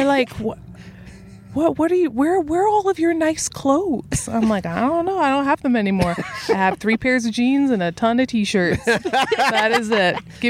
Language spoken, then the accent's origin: English; Scotland, United Kingdom; moved away as an adult; also born or lived in Italy; now in United States; Yeah, so I grew up in Scotland, only moved to the States almost 10 years ago now.